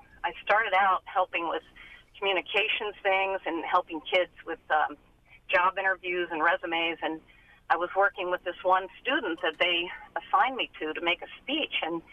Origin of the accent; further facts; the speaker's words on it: Baltimore, Maryland, United States; I'm 64 years old. I grew up in Baltimore.